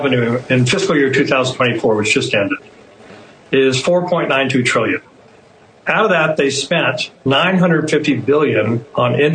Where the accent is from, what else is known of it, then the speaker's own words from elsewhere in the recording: Texas, United States; I live in Dallas. I'm a Texan.